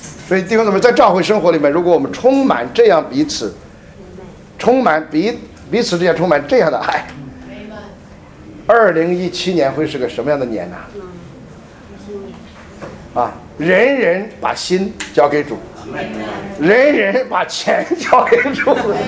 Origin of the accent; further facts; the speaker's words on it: China; 我们中国人啊，有一个诗人写了一句话说，